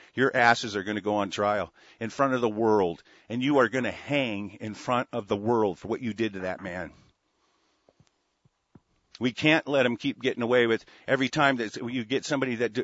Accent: United States; As goddamn American nationals, it is our goddamn duty

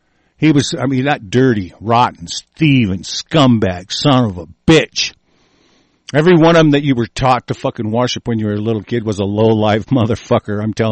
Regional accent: United States; Well, I grew up in the American culture, and I goddamn guarantee you we have a fucking culture.

